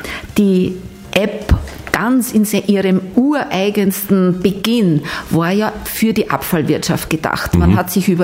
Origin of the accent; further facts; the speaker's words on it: Pinggau, Styria, Austria; Daheim in Ilz, daheim in Pingau, wo ich herkomme, daheim in Hartberg oder sonst.